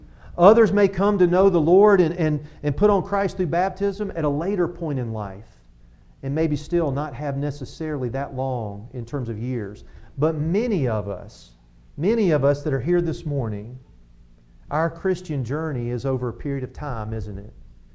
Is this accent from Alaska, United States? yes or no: no; Georgia, United States; I'm a big sports fan. I grew up in Georgia. And so I grew up as a kid. My dad would take me to Atlanta Braves baseball games.